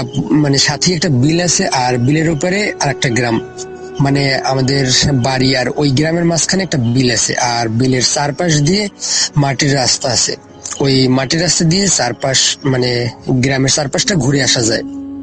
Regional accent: Patharghata, Barisal Division, Bangladesh; আমার বাড়ি বরগুনা জেলার পাথরঘাটা থানায়।

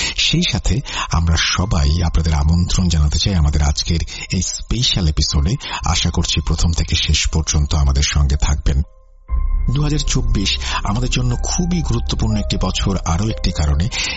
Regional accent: Kolkata, West Bengal, India; আমার বাড়ি কলকাতা।

